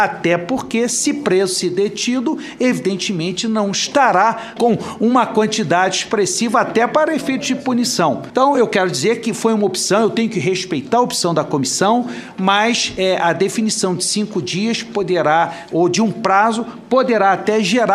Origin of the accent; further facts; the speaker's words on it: Rio de Janeiro, Brazil; Eu sou do Rio de Janeiro